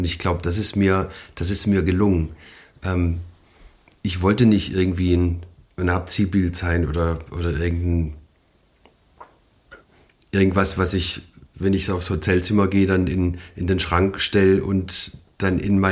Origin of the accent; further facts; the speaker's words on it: Neuhausen, Baden-Württemberg, Germany; now in Pforzheim, Germany; Ich wohne jetzt in Pforzheim, aber habe lange in einem kleinen Dorf gewohnt am Rand des Nordschwarzwalds, das heißt Neuhausen. Wunderschönes kleines Dorf und hatte da mit meinen Eltern ein Haus im Wald, das ehemalige Schützenhaus.